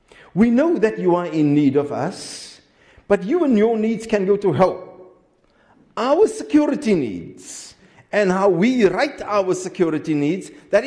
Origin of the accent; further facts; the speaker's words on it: South Africa; I am South African. I've lived in South Africa all my life, all my childhood.